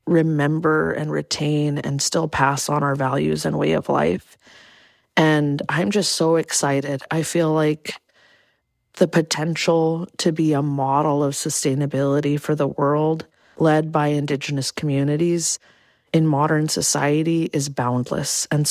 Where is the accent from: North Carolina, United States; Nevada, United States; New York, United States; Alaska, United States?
Alaska, United States; Clark's Point; Yeah, my grandmother was Manchoq, and I was raised with her in Clark's Point in Bristol Bay.